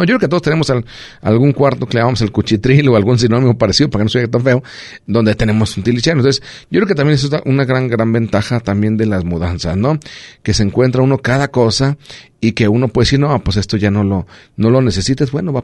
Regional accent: La Barca, Jalisco, Mexico; now in Colotlán, Mexico; cuando llegué aquí de Colotlán, les recuerda que yo estoy de La Barca, llegué aquí a Colotlán

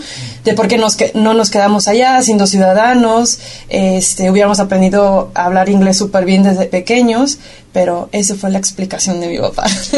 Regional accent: Colotlán, Jalisco, Mexico; also born or lived in California, United States; No nací aquí, crecí aquí. Mis dos hermanos y yo nacimos en California, en Estados Unidos. Y a la edad de 6 años, yo tenía 6 años, mi hermano 7, nos venimos a vivir acá a Colotlán. De aquí es mi papá.

